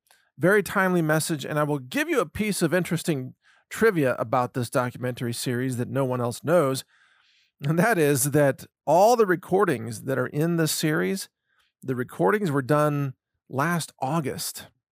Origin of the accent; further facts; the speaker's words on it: Midwest, United States; because I grew up in the Midwest. We always drove in ice and snow.